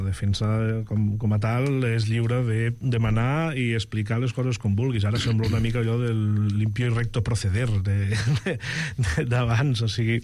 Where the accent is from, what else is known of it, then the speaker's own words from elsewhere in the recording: Valencian Community, Spain; no és que sigui de Castelló, sóc del Baix Maestrat, que és la comarca, que la capital és Vinaròs, i sóc d'allà.